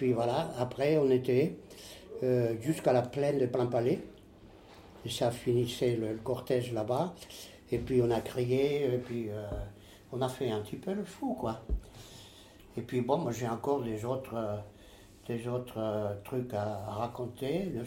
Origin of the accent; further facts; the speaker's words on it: Spain; French is a second language; moved away; je suis espagnol, et puis je suis rentré d'Espagne en 1959, mois de mars.